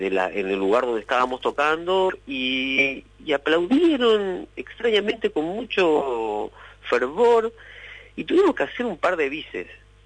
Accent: Gualeguay, Entre Ríos, Argentina; also born or lived in Paraná; Yo las aprendí acá en Concepción del Uruguay, yo soy de Gualeguay, viví en Paraná, conozco mi Entre Ríos, conozco mi región.

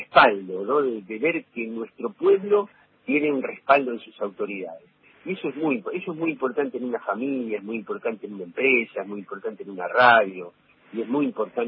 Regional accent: Argentina

